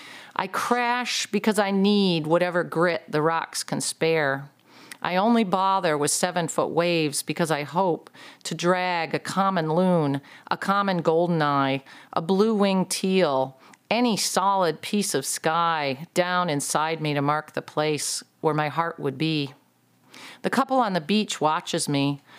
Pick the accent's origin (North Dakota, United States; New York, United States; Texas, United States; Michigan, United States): Michigan, United States; Well, I am from the Lower Peninsula, but I am a troll.